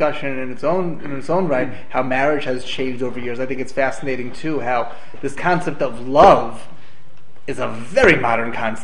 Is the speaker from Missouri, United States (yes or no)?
no; New York, United States; moved away as an adult; now in Israel; I grew up in New York, went to YU, made Aliyah 7 years ago, roughly.